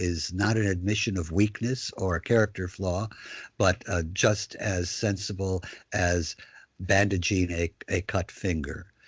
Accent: Kenosha, Wisconsin, United States; And I'm proud to say I'm from Kenosha because of that.

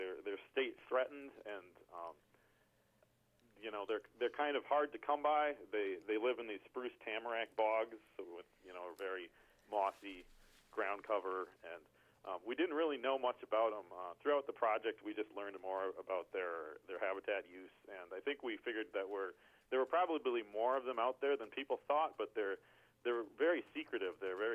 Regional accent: Ashland, Wisconsin, United States; Well, I'm a native of Ashland.

